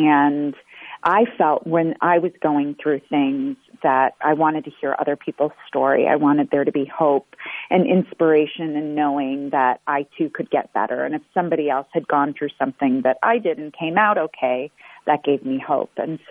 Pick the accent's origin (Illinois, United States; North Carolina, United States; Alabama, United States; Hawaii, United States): Illinois, United States; Chicago; Well, I am born and raised in Chicago above my parents' bar. That should say enough.